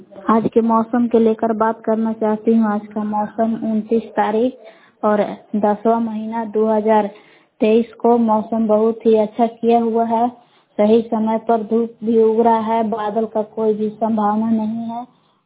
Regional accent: Bilav, Bihar, India; ग्राम बिलाव जिला कैमूर भभुआ के निवासी हूँ

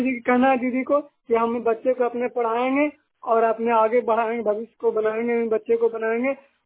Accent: Bihar, India

